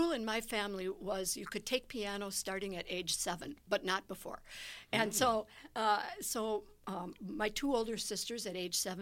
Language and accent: English; Delaware, United States; born there; also born or lived in Chicago; So when I was born in Delaware, my father worked for DuPont Company in Wilmington.